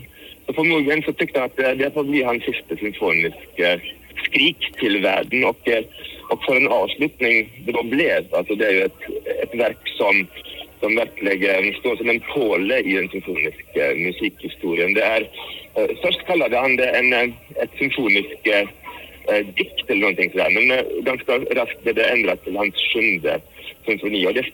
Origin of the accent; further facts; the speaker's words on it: Vestland, Norway; Swedish is a second language; also born or lived in Stockholm, Sweden; Jag kommer från Norge, bor i Bergen och har vuxit upp på en ö söder om Bergen i Hardangerfjorden. Jag har pluggat på Akis i Stockholm, så jag är då alltså en ex-nollåtare. Bodde där i 4 år från 96 till 2000